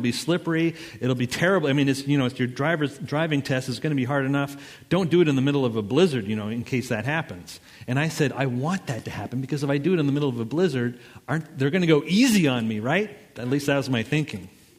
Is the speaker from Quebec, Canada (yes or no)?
yes; Montreal, Quebec, Canada; So I'm from Montreal. Montreal's a big city. It's an island.